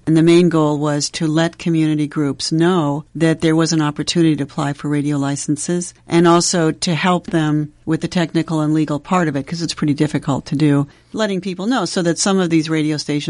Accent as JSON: {"language": "English", "town": "Ames", "region": "Iowa", "country": "United States", "tie": "born or raised there", "said": "because Ames was my hometown"}